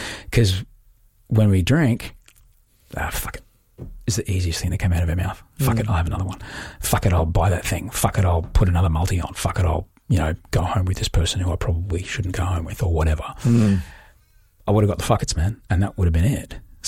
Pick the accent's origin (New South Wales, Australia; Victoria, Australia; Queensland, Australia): Queensland, Australia; I grew up in Queensland, man.